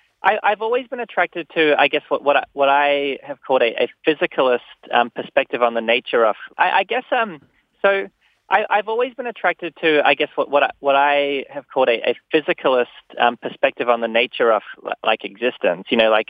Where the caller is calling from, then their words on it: New York, United States; I'm calling from New York.